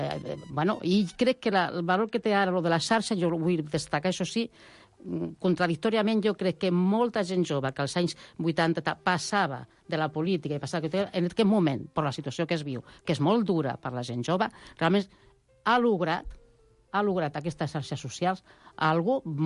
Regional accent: Sabadell, Catalonia, Spain; jo vinc del Sabadell, d'una zona, i era un gran teixit

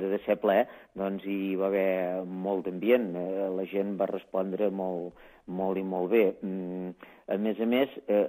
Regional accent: Cassà de la Selva, Catalonia, Spain; Cassà de la Selva, el meu poble

